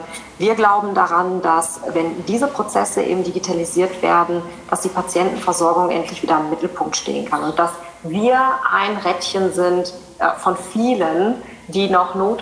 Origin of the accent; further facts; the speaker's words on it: North Rhine-Westphalia, Germany; now in Saxony, Germany; Ich bin ja ursprünglich nicht wirklich aus Sachsen, sondern ich komme ja aus dem Ruhrgebiet Rheinland